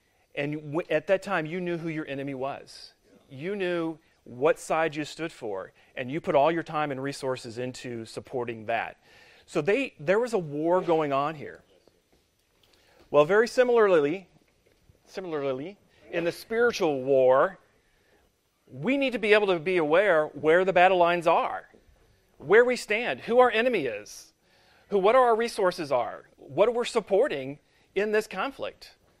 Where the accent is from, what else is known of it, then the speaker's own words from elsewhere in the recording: Kansas City, Missouri, United States; I'm from Missouri originally. A lot of us are kind of, you know, transports in here.